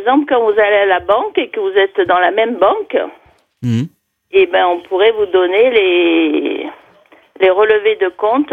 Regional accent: Marseille, Provence-Alpes-Côte d'Azur, France; born there; Non, moi je suis née à Marseille.

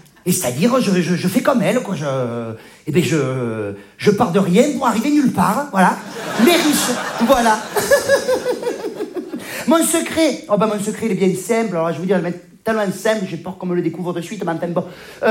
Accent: Provence-Alpes-Côte d'Azur, France; je viens du sud de la France, oui. Ah, je suis provençale.

